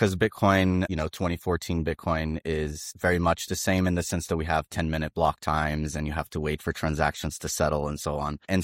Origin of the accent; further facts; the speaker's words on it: Brazil; English is a second language; moved away as an adult; now in United States; I'm originally from Brazil, and I currently live in the U.S., and I have been here for a little bit more than a decade. I had the privilege of coming here for university and have stayed ever since.